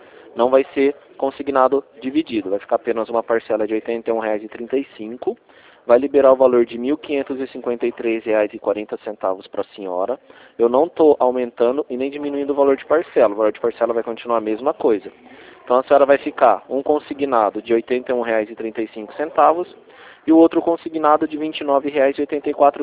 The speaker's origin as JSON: {"language": "Portuguese", "region": "São Paulo", "country": "Brazil", "said": "eu sou do estado de São Paulo"}